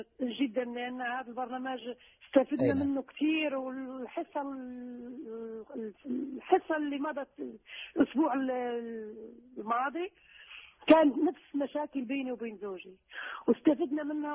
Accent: Morocco; نعم أنا مغربية وهو تونسي والله العظيم، وتلقينا هو في إيطاليا

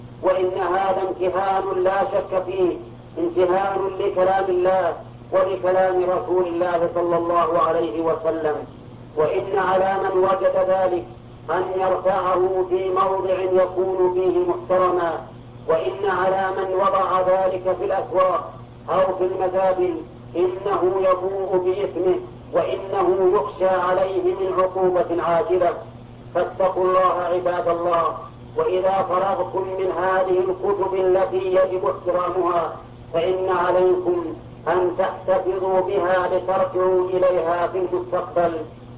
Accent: Saudi Arabia; وإن كل صحيفة عندنا في السعودية، كل صحيفة تبتدئ بسم الله الرحمن الرحيم

